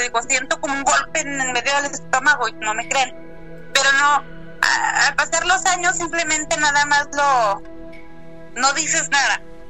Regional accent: Chihuahua, Mexico; now in Michigan, United States; Sí, vivo en Michigan, pero soy originaria de Chihuahua.

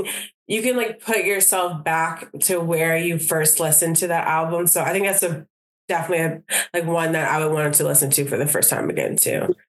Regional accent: New Jersey, United States; Yeah, because you're from New York, I'm from Jersey.

